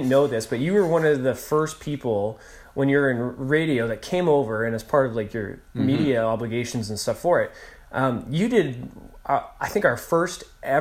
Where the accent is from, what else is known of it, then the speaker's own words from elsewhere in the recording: Victoria, British Columbia, Canada; we were in a house in Gordon Head, and I was born and raised in Gordon Head